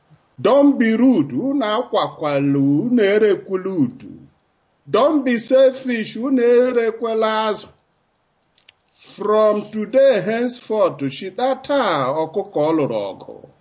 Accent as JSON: {"language": "English", "town": "Mbise", "region": "Imo", "country": "Nigeria", "lives_now": "Germany", "said": "from Ezealakohu Mbise. And I'm calling from Germany."}